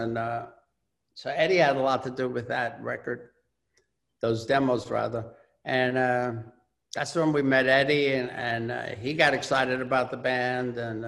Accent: New York City, New York, United States; in my hometown. That was a little nerve-wracking.

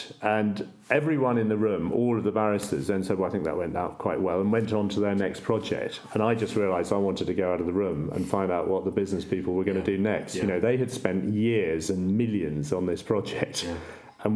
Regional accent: East of England, United Kingdom; I grew up in East Anglia and I knew everybody.

